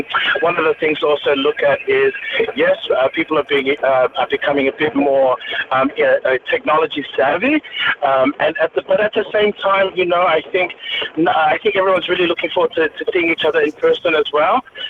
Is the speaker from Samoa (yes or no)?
yes; Samoa; also born or lived in Auckland, New Zealand; now in Australia; So I'm a New Zealand born Samoan, raised in Samoa, but now living in Australia. So I was born in Auckland, New Zealand, raised a little bit in New Zealand, then Australia, and then my early 20s spent that in Samoa